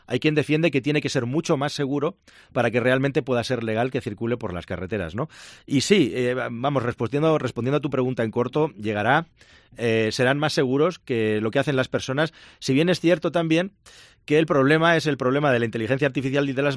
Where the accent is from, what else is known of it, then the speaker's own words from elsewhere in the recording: Barcelona, Catalonia, Spain; yo vengo de Barcelona